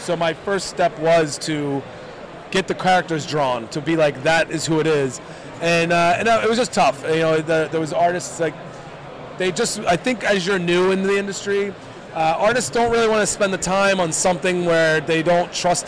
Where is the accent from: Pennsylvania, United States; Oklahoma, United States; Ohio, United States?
Pennsylvania, United States; Levittown; I grew up in Levittown, Pennsylvania, I was able to come in with the kids, dump the kids off with grandma and grandpa